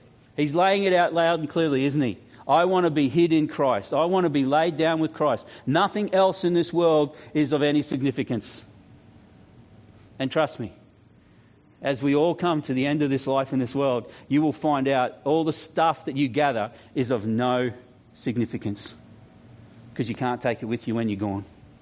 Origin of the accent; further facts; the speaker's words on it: Queensland, Australia; I'm an Aussie because I was born in Australia. I'm a Queenslander because I'm born in Queensland. And I praise God that both my parents had the common sense and the nous and the discernment to move from New South Wales to Queensland.